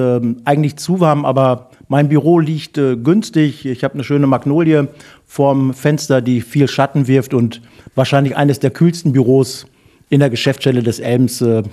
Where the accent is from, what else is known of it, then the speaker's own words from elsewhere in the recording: North Rhine-Westphalia, Germany; born there; also born or lived in Saxony; Gebürtiger Ostwestfale und seit 1997 in Sachsen beruflich beheimatet und seit ungefähr 20 Monaten hier. Also es ist halber Weg wieder zurück in die alte Heimat.